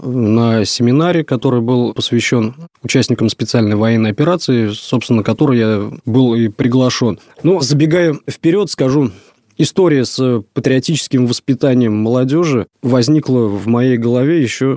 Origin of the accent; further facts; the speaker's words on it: Novokuybyshevsk, Samara Oblast, Russia; Я родом из Самарской области, город Новокуйбышевск.